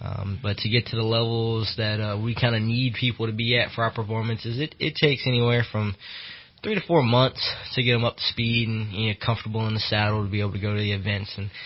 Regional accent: Virginia, United States; I'm originally from Virginia.

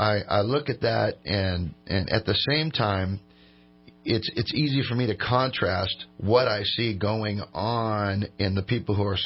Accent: Cottonwood, United States; I'm from Cottonwood, so.

